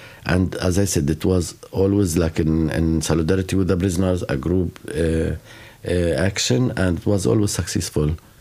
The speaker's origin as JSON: {"language": "English", "town": "Jerusalem", "country": "Palestine", "tie": "born or raised there", "said": "Yeah, so I grew up around Jerusalem, so I know a little mm-hmm. Hebrew, like music, maybe more."}